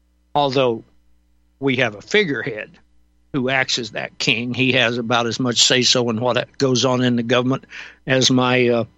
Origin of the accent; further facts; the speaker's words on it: Georgia, United States; How many people I know right here in my home state of Georgia